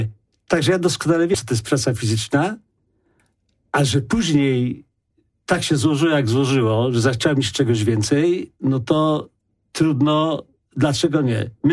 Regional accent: Poznań, Greater Poland Voivodeship, Poland; Ja pochodzę z bardzo biednej rodziny, z powojennego rocznika. Gdzie mieszkaliśmy wszyscy w całym Poznaniu po 5 osób, po 10 osób na 10-15 metrach kwadratowych.

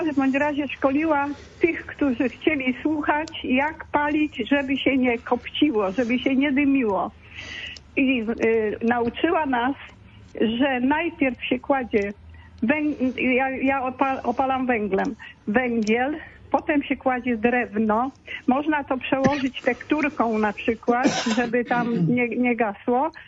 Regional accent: Puszczykowo, Greater Poland Voivodeship, Poland; W zeszłym roku w Puszczykowie, bo ja jestem z Puszczykowa

